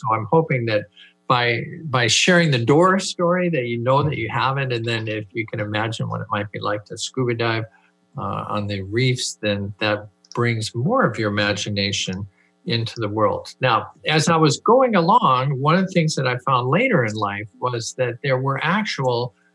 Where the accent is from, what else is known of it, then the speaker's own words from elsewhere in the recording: Minnesota, United States; I grew up in Minnesota. I kind of knew what North Dakota might be like.